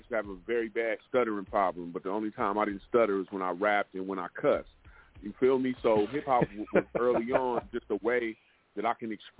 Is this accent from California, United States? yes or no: yes; Vallejo, California, United States; it's a lot of legends, you know what I mean, from where I'm from Vallejo, you know, on the Crest side, you know what I mean?